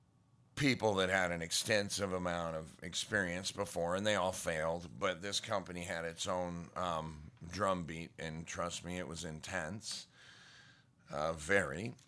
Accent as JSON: {"language": "English", "town": "Great Falls", "region": "Montana", "country": "United States", "tie": "born or raised there", "said": "I got a branch in my hometown of Great Falls, Montana"}